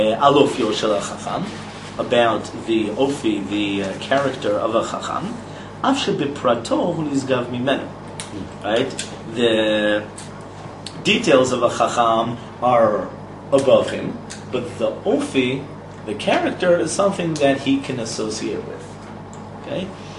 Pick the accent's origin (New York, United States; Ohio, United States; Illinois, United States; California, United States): New York, United States; I think I remember growing up in New York 40 years ago, there were a lot of Holocaust survivors.